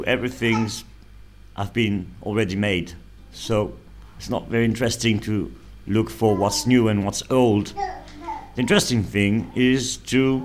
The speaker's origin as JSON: {"language": "English", "town": "Marseille", "region": "Provence-Alpes-Côte d'Azur", "country": "France", "second_language": "English", "said": "No, we're from Marseille."}